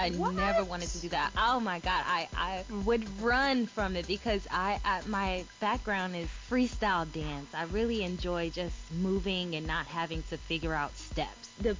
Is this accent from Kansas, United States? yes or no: no; North Carolina, United States; I had ran into some dancers down in Atlanta that were from my hometown in North Carolina.